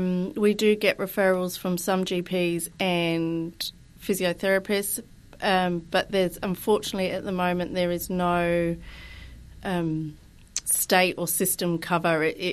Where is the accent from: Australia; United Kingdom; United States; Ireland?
United Kingdom; now in New Zealand; I'm not originally from New Zealand. I moved over here 12 years ago from the UK, and I had to start again, finding a community, finding my people.